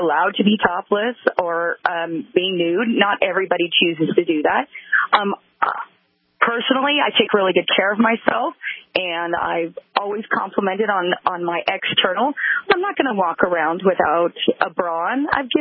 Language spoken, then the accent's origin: English; California, United States; now in Utah, United States; Well, first of all, I'm from California, and I live here in the state of Utah